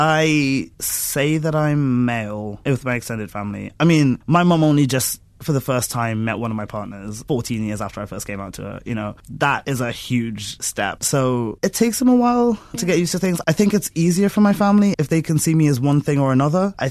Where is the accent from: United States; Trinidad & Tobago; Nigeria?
Trinidad & Tobago; I grew up in Trinidad, and when I was in church there, most people I knew got baptized at around age 8.